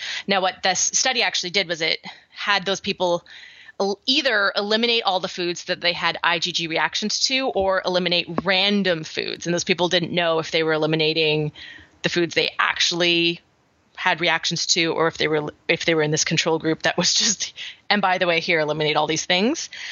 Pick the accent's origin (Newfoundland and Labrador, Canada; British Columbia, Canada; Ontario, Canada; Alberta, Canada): British Columbia, Canada; I grew up on Vancouver Island.